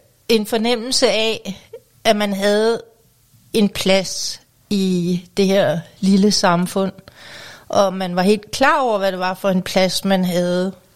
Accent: Bjerringbro, Central Denmark Region, Denmark; Det var jo blandt andet i Bjerringbro

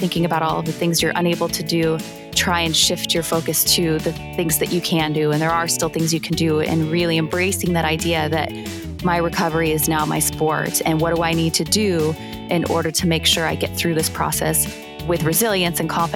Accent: Walnut Creek, California, United States; born there; I was born in Walnut Creek, California. Okay. I now live in San Rafael, California, which is just north of San Francisco.

